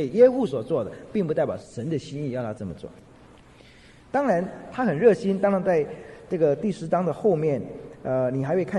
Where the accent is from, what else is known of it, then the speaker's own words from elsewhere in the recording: China; 我们中国人也是一样做的。